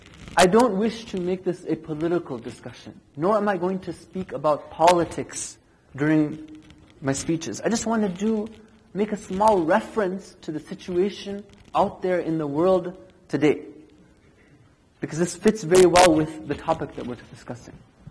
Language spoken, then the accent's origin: English; United States; You know, I grew up in America, and I can safely say that I never remember something like this happening before.